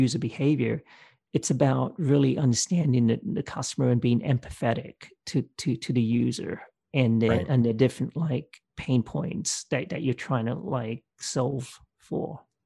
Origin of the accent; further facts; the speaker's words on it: England, United Kingdom; moved away as an adult; now in United States; I grew up in England. So I came over to the US for grad school.